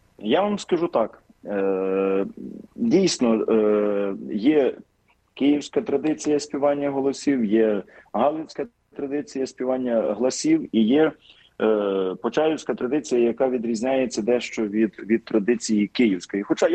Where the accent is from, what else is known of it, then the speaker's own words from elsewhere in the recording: Ternopil Oblast, Ukraine; бо я родом з Тернопільщини, тому все життя до семінарії співав галицькі гласи